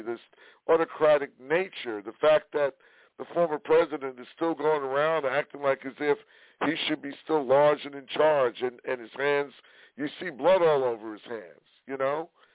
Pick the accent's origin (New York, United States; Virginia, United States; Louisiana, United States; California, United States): New York, United States; Brooklyn; in the neighborhood I grew up in Bed-Stuy